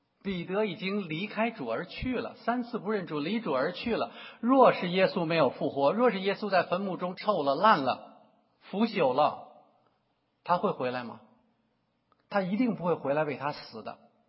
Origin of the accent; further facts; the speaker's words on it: Beijing, China; 我是北京人呢，我刚从北京回来，从北京的那个雾霾之下回来啊